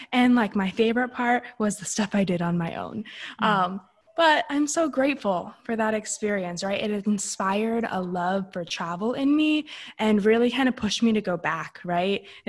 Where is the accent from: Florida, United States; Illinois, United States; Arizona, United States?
Florida, United States; Tampa; I am originally from Tampa, Florida, born and raised.